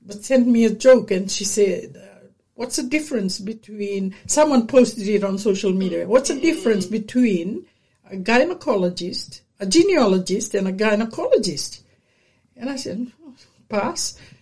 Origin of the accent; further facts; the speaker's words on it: Vuna, Northern Division, Fiji; In Tawu, like for me, I'm from Vuna, Vuna district, and Gamea Island, we are Tawu and Ngau, people from Ngau, you know, the Lomaiviti.